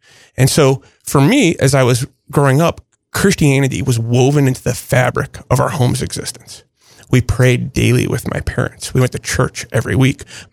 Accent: Bloomington, Illinois, United States; also born or lived in Rockford; I'm a lifelong Bloomingtonian. I was born in Rockford, not too far away, but my family headed south. We didn't get very far. We just got about 2 hours south, and I've lived here my whole life.

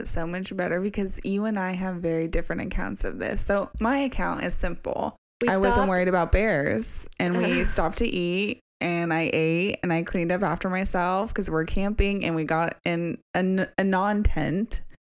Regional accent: San Diego, California, United States; We're all from San Diego.

